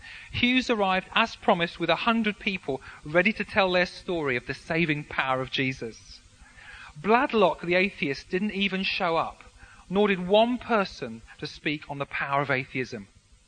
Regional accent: Barnsley, Yorkshire and the Humber, United Kingdom; born there; I was born in Barnsley, in Yorkshire.

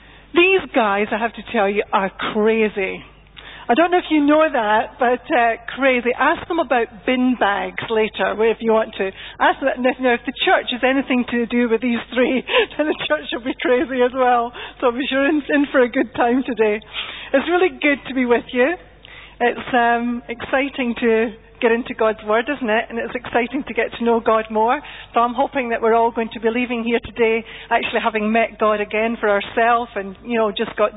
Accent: Scotland, United Kingdom; now in England; you can tell from my accent that I'm Scottish, can't you? Yes. I come from north of the border.

